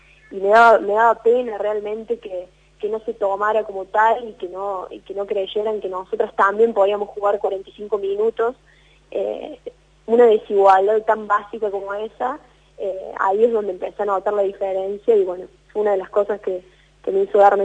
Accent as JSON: {"language": "Spanish", "town": "Río Tercero", "region": "Córdoba", "country": "Argentina", "tie": "born or raised there", "said": "Ahora, en este momento, estoy en mi pueblo, o sea, en Río Tercero. Uh-huh. Pude venirme al principio cuando se decretó obligatoria la cuarentena, así que estoy acá en mi casa."}